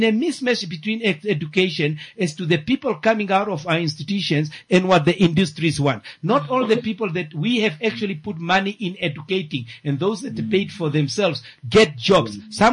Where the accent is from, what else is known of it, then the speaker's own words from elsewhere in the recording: Windhoek, Khomas, Namibia; But I was born in Windhoek and have grown up in Windhoek.